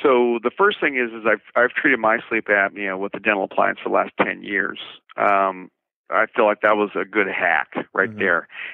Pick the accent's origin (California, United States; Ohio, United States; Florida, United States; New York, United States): Florida, United States; I grew up in Florida, and I sounded like this my whole life